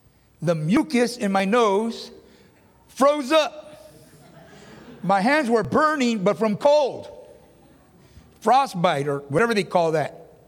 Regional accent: California, United States; I got here. It was cold. It was freezing. I'm from California. I never experienced cold that cold.

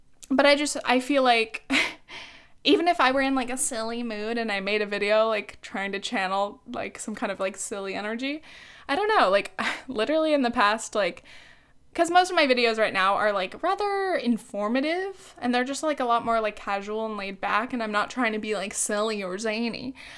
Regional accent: California, United States; I grew up in South Orange County. It is a very high cost of living location.

